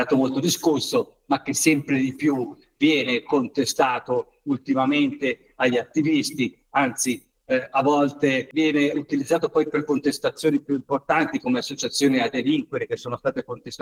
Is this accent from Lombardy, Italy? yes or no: yes; Milan, Lombardy, Italy; Io mi occupo, sono di Milano